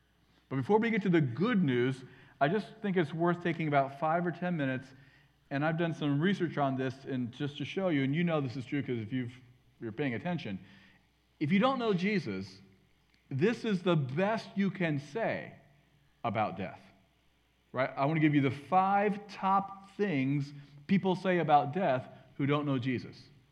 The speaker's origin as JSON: {"language": "English", "region": "Ohio", "country": "United States", "said": "I'm from Northeast Ohio, so my team is the Cleveland Browns."}